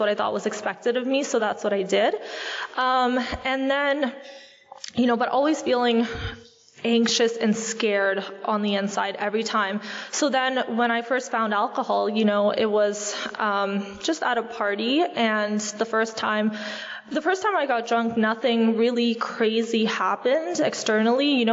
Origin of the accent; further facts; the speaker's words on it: Etobicoke, Ontario, Canada; I grew up in Etobicoke, not far from here. I grew up in just like a middle-class family